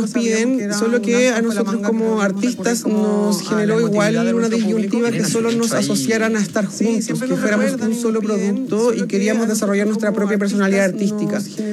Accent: Cauquenes, Maule, Chile; born or raised there; also born or lived in San Carlos

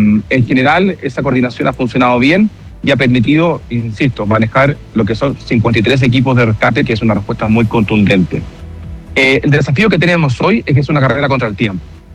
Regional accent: Chile; Yo soy chileno, soy bombero en Chile.

